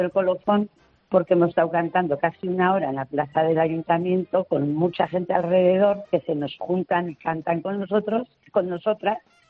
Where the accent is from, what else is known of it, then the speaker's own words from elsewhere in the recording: Teiza, Navarre, Spain; Y nosotros somos de Teiza